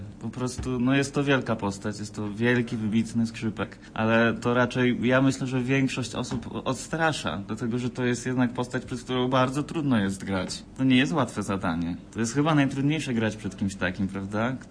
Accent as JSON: {"language": "Polish", "town": "Wrocław", "region": "Lower Silesian Voivodeship", "country": "Poland", "said": "We Wrocławiu, skąd pochodzę, jest sala w Uniwersytecie Wrocławskim."}